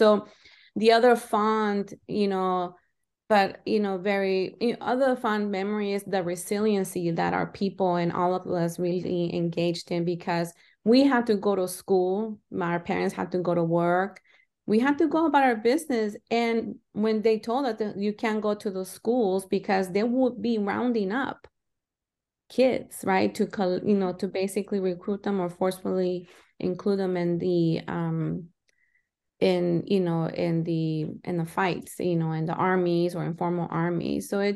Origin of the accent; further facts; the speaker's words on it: El Salvador; Most of my favorite and dear childhood memories are from growing up in El Salvador